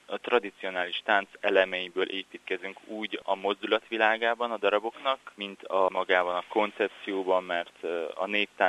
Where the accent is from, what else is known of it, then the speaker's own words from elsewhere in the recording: Zakarpattia Oblast, Ukraine; now in Hungary; Én Ukrajnában születtem, Kárpátalján. Ott kezdtem el így kicsibe táncolni, de igazából Magyarországon, amikor elkezdtem néptáncolni